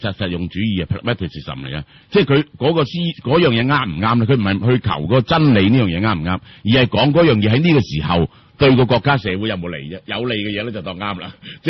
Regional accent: China; 即系我觉得，即系作为中国人咧，中国人咧系。

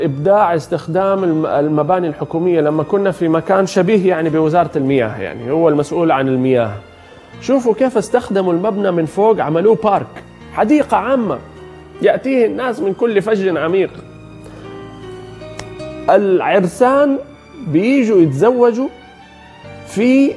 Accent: Jeddah, Makkah Province, Saudi Arabia; مثلا مصنع التحلية عندنا في جدة هذا أقرب الأمثلة

